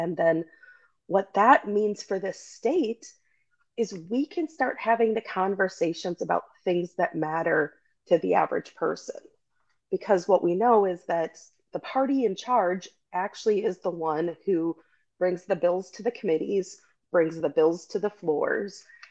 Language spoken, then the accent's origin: English; Eau Claire, Wisconsin, United States; I'm born and raised in Eau Claire.